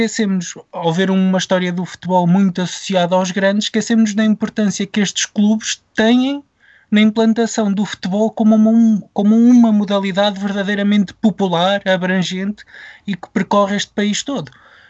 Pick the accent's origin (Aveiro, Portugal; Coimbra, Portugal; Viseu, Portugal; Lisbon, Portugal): Viseu, Portugal; eu sou natural de Viseu